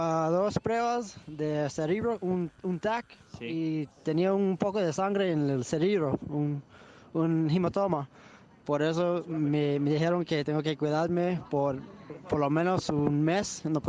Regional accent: Australia; Spanish is a second language; moved away; also born or lived in United States / Costa Rica; No, yo soy de Australia.

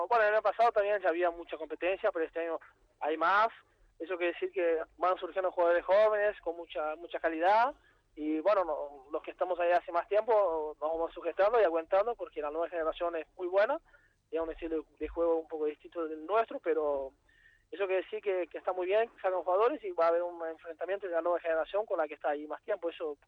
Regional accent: Brazil; Spanish is a second language; Más siendo brasileño, que no hay tanta cultura de pádel

